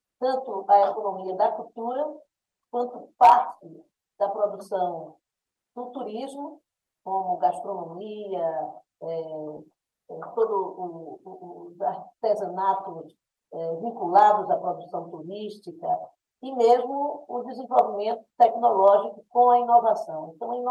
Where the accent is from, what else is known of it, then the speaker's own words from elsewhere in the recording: Bahia, Brazil; na Bahia um campus, que é o campus dos Malês, lá na minha terra e na terra do nosso líder, Antônio Brito